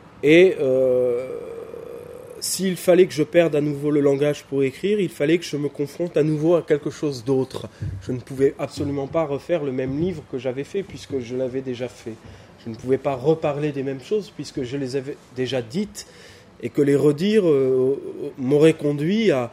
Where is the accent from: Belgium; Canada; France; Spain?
France; south of France; moved away as an adult; also born or lived in Paris; Je venais du sud de la France, j'écrivais depuis assez longtemps, et arrivant à Paris